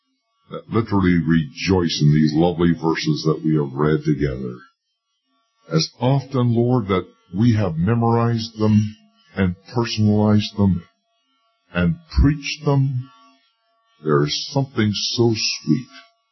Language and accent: English; New Brunswick, Canada; I am from New Brunswick, way out on the eastern coast